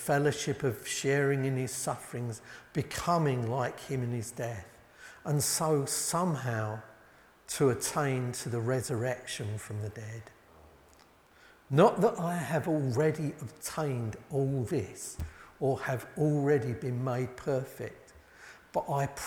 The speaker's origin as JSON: {"language": "English", "region": "England", "country": "United Kingdom", "said": "Again, because we're English, we probably think, well, surely not."}